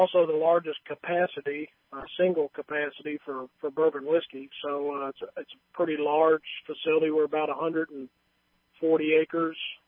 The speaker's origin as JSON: {"language": "English", "region": "Kentucky", "country": "United States", "said": "Well, I'm from Kentucky. I've got family that was in the distilling business, and I went to college at the University of Kentucky."}